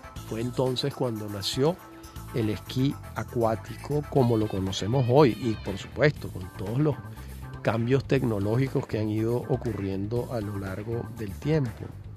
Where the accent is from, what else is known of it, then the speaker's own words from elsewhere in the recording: Bolívar, Venezuela; Ahí es donde nací y donde me formé. Muy bello esto, recordar siempre sus orígenes.